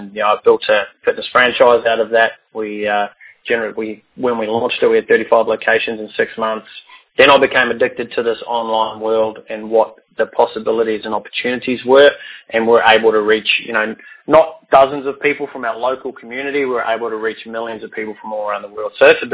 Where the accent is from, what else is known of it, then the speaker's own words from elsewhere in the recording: New Zealand; I grew up in New Zealand, a beautiful little country.